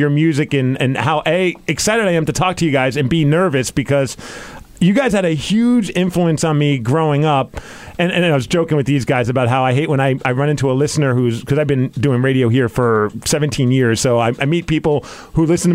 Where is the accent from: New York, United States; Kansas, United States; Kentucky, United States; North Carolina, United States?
New York, United States; I grew up in New York, and around high school time is when I first started like hearing about Seattle music